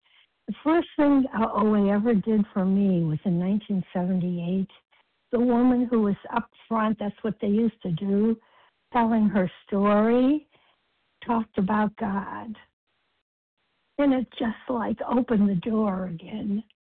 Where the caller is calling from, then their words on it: Massachusetts, United States; a compulsive overeater in Massachusetts.